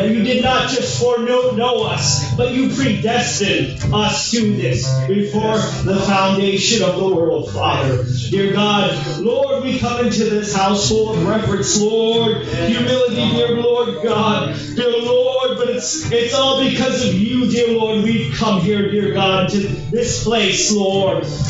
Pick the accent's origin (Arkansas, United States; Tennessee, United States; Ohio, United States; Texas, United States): Tennessee, United States; Sweetwater; I come from Sweetwater, Tennessee. That's where my church is.